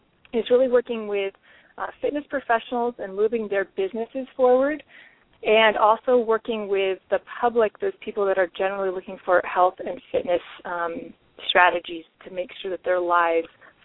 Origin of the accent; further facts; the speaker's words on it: Connecticut, United States; I grew up in Connecticut, and I was always involved in sports